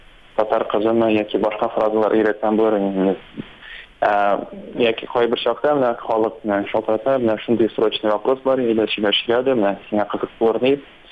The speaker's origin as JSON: {"language": "Tatar", "town": "Naberezhnye Chelny", "region": "Tatarstan", "country": "Russia", "tie": "born or raised there", "also_born_or_lived": "Bashkortostan", "said": "Тумаштан мин Башкортстаннан, но без Чалыда үстем идем. Мәктәпне дә шунда бетердем"}